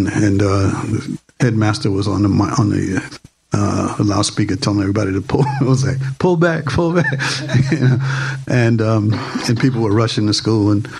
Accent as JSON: {"language": "English", "town": "Boston", "region": "Massachusetts", "country": "United States", "said": "I said, \"Yeah, I'm from Boston.\""}